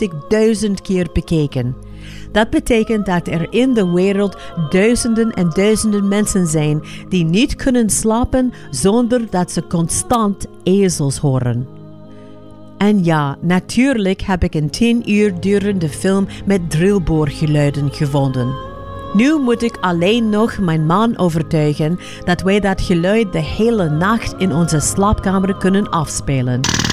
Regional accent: Los Angeles, California, United States; ik ben opgegroeid in Los Angeles, waar drillboren en politiehelikopters normale geluiden waren.

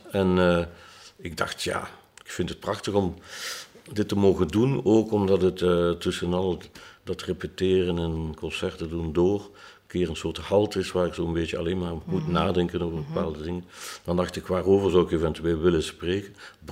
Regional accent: Ghent, East Flanders, Belgium; born there; Ik ben in Gent geboren

